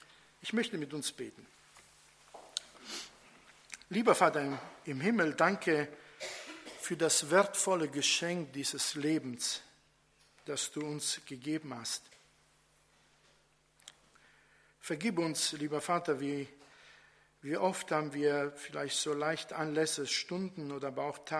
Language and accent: German; Italy; dann haben wir als Italiener so eine Psychose erlebt.